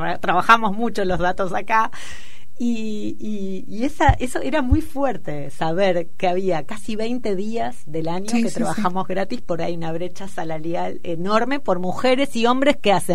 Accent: Argentina; como argentinas en nuestro caso, hemos atravesado

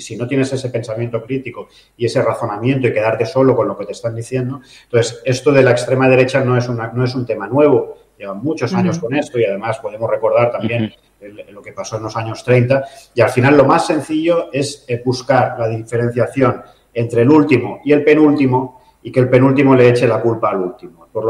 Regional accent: El Prat de Llobregat, Catalonia, Spain; yo nací en Barcelona, pero he vivido siempre aquí. Mis padres nacieron aquí, tanto mi padre como mi madre, pero de mis cuatro abuelos ninguno era nacido aquí

